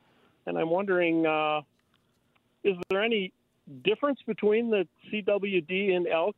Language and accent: English; Wisconsin, United States; years ago I grew up in Waupaca County, which is a huge deer country